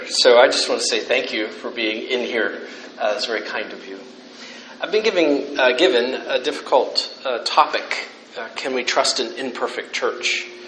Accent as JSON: {"language": "English", "region": "Pennsylvania", "country": "United States", "tie": "born or raised there", "moved": "yes", "lives_now": "Florida, United States", "said": "I grew up in Pennsylvania, spent all my life in Pennsylvania until the last 4 years in down Florida."}